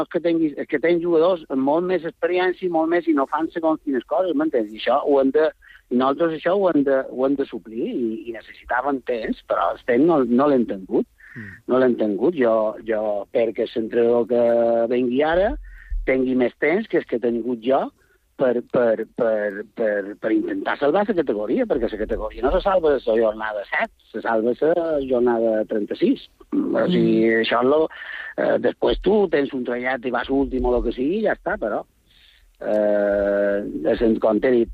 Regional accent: Porreres, Balearic Islands, Spain; el poble de Porreres, és el meu poble

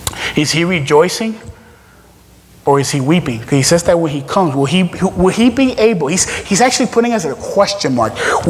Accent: Florida, United States; And how long ago was the one in Stoneman in my hometown in South Florida?

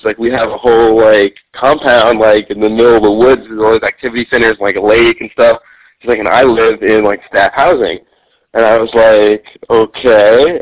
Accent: New York, United States; I'm from New York.

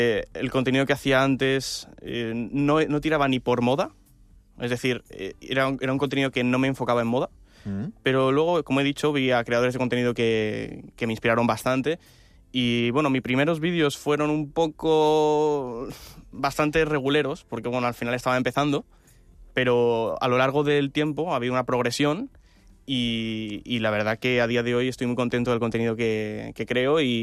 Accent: Balearic Islands, Spain; yo soy de aquí, de Mallorca. Uh-huh. Tengo 22 años.

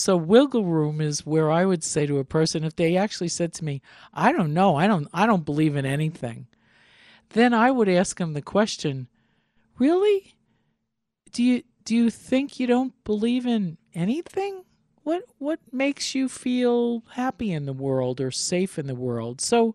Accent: Long Island, New York, United States; born there; Hint, I was born in 1950 in Long Island, New York.

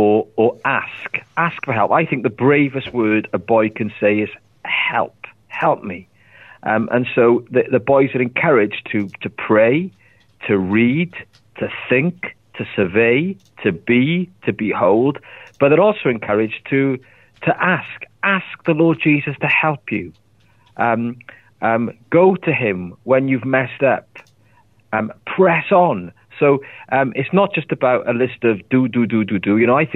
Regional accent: Ebbw Vale, Wales, United Kingdom; also born or lived in London; Originally, I'm from a town called Ebervale, which is in Wales, which is in the UK. I've been in London for many years, and I've literally just moved back to Ebervale about a year or so ago.

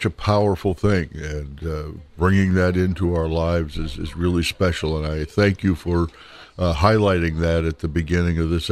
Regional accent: Newark, Ohio, United States; My hometown, of course, is Newark

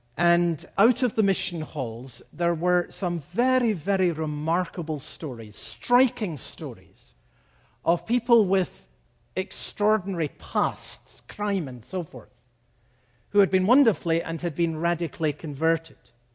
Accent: United Kingdom; a large and prestigious church in my home country of Great Britain.

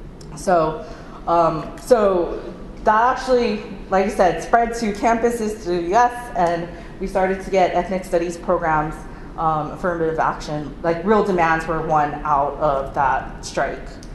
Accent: San Francisco, California, United States; So I'm from San Francisco.

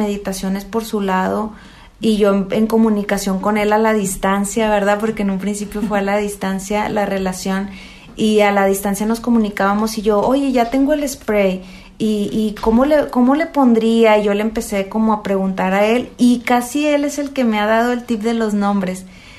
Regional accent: Monterrey, Nuevo León, Mexico; yo soy de Monterrey, él de aquí de Tijuana, yo me regreso a Monterrey

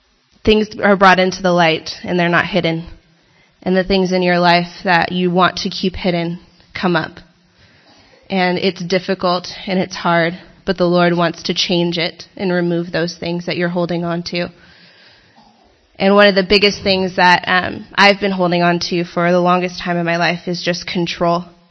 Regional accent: Los Angeles, California, United States; I'm from Los Angeles. I actually live there.

